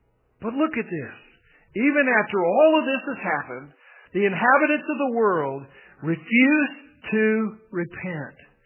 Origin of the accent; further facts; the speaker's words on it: Texas, United States; I grew up in West Texas. That's what we have. We have dust and hailstorms.